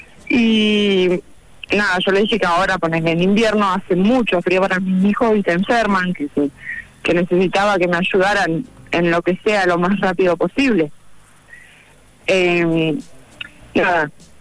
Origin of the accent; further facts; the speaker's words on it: Miguel Riglos, La Pampa, Argentina; also born or lived in Mendoza; nací en realidad en Mendoza, pero mis padres se fueron a vivir a Miguel Riglos cuando tenía un año, o sea, soy de Riglos.